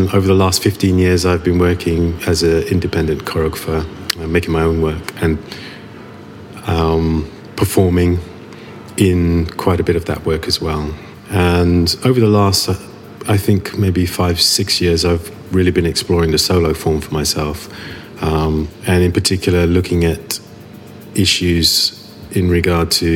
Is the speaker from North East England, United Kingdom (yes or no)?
no; London, United Kingdom; I'm a Londoner and a London-based artist.